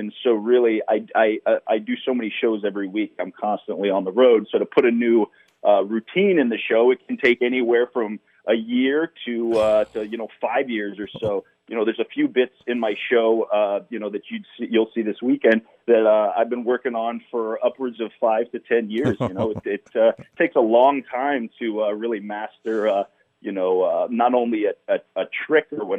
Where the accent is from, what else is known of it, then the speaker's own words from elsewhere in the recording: Columbia, United States; now in Los Angeles, United States; I'm originally from Columbia. I live in Los Angeles now, but I love Columbia.